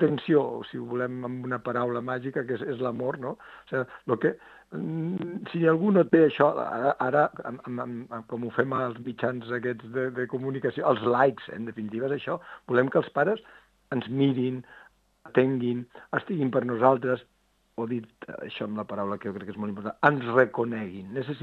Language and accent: Catalan; Tivissa, Catalonia, Spain; per mi ha estat molt content poder estar aquí per les meves terres, que jo soc de Tivissa.